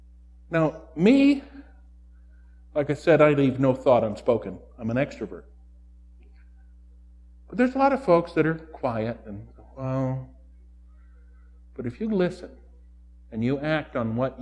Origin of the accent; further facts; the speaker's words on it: Washington, United States; now in South Dakota, United States; I came from Washington State. Military brat, been all over.